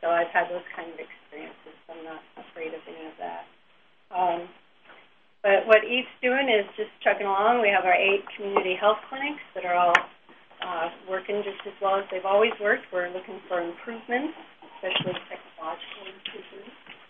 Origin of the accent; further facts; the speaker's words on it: Alaska, United States; I grew up in Alaska. I'm from Alaska. I went to high school and college here.